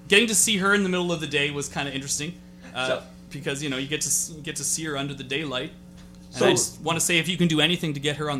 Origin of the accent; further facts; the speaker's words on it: Port Hope, Ontario, Canada; a small, my hometown, okay? Port Hope, Ontario.